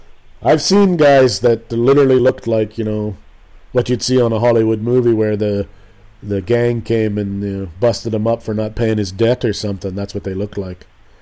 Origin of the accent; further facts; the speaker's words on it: Canada; And I'm a Canadian.